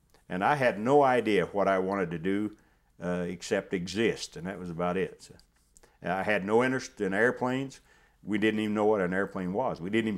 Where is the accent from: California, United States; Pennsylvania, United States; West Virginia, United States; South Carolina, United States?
West Virginia, United States; Hamlin; also born or lived in Myra; I was born in Myra, West Virginia, which was just a post office on Mud River very near Hamlin, West Virginia. My first recollection was when we moved to Hamlin when I was about, I don't know, 4 or 5 years old.